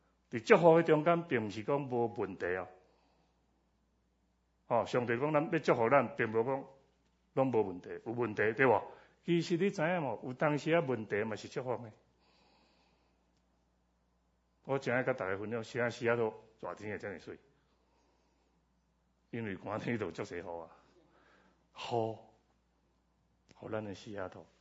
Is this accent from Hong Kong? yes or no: no; Taiwan; 甚至回去在我们的故乡台湾